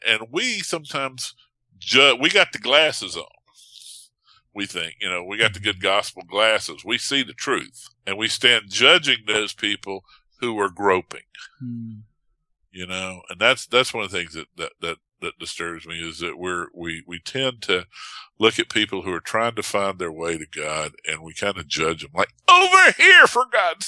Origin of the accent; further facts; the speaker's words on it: North Carolina, United States; I'm going to work a pig in there somewhere, because I am from North Carolina.